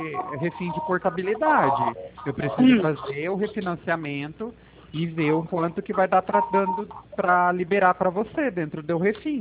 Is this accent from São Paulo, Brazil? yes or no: yes; Pirassununga, São Paulo, Brazil; Eu sou de Pirassununga.